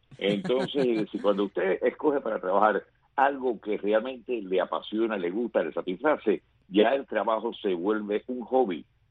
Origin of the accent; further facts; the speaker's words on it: Remedios, Villa Clara, Cuba; a través de Radio Martí yo logré entrar allá en mi pueblo de Remedios.